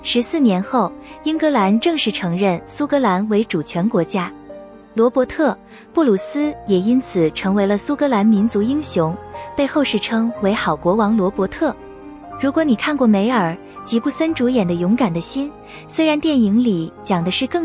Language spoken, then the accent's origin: Chinese; New Zealand; 当北半球在享受最长白昼的时候，我们新西兰人正在拥抱最深的冬夜。